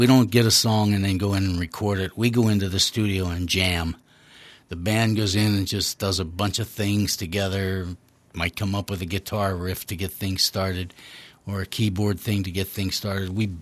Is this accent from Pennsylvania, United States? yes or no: yes; Ellwood City, Pennsylvania, United States; What that is, John, is a tribute to my hometown. You're growing right up and going to high school there and learning the ropes, basically.